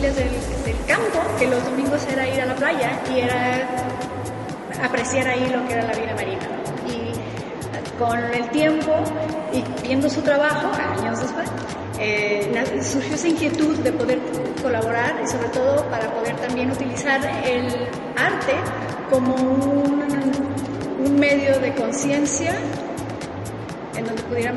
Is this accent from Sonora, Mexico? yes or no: no; Puerto Vallarta, Jalisco, Mexico; los dos somos de Vallarta